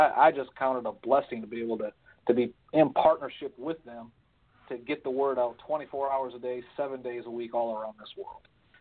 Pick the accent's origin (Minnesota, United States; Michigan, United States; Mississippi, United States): Michigan, United States; moved away as an adult; now in Baltimore, United States; Originally, I'm from Michigan. Joined the military straight out of high school, and somehow I ended up over in Baltimore, Maryland. That was in 2001, and we just kind of stuck here.